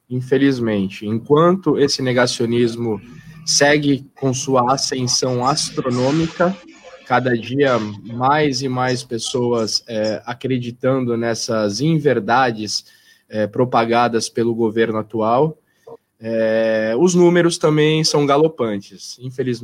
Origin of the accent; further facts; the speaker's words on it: São Paulo, Brazil; para nós que somos caiçaras, nascemos e fomos criados aqui na Baixada Santista